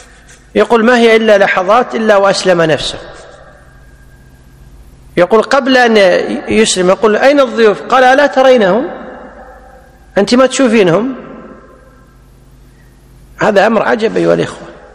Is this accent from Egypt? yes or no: no; Kuwait; اللي حنا نسميها بالعامية عندنا بالكويت